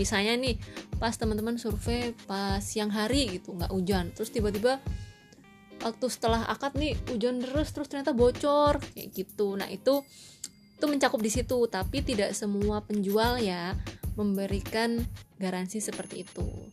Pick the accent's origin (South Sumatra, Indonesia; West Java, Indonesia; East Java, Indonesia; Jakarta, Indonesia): East Java, Indonesia; Surabaya; Kebetulan kan aku asli Surabaya dan domisiliku sebelumnya itu di Surabaya, jadi semua dokumen itu sebenarnya masih di Surabaya